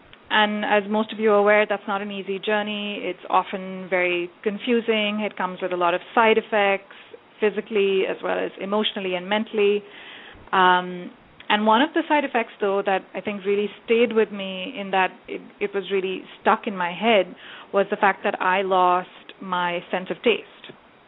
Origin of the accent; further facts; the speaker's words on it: India; I'm originally from India, so my family, my husband's family, everyone is back home there.